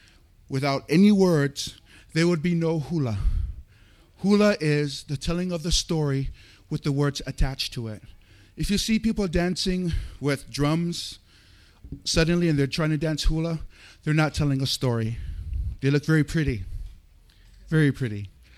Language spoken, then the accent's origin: English; Hawaii, United States; Aloha mai kako. … I come from Hawaii, the state of Hawaii.